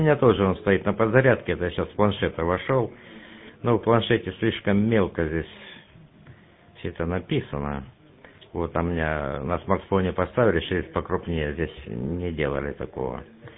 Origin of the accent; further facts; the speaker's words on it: Moldova; Ну, объяснил ему, что я тоже родом из Молдавии.